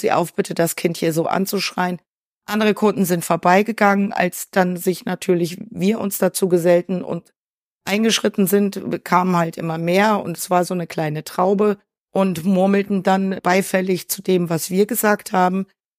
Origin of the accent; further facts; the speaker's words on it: Hamburg, Germany; Nein, ich komme aus Hamburg.